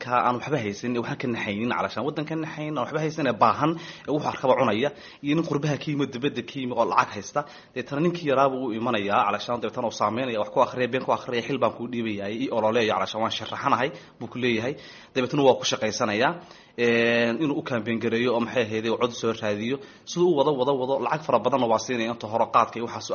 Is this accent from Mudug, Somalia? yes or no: no; Hargeisa, Woqooyi Galbeed, Somalia; also born or lived in Uganda; hargeys aan ku dhashay dabeetana wax ku bartay ilaa iyo dugsigii hoose sare dhexe ilaa jaamacaddii koowaad oo bachelorkii ahayd jaamacadda admas la yidhaahdo kadib waxaan tegay waddanka uganda